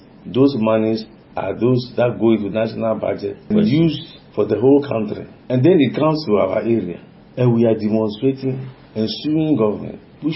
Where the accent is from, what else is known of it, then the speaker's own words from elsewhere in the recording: Alakwere, Nigeria; Me, I will never agree that oil and gas should cause me to move from my hometown, Alakwere, to where?